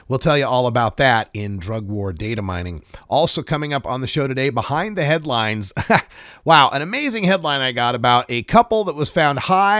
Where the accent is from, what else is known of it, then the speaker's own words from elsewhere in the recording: Idaho, United States; We'll tell you what they're talking about in Idaho, my home state, and I'll give them some words of wisdom if they happen to be listening.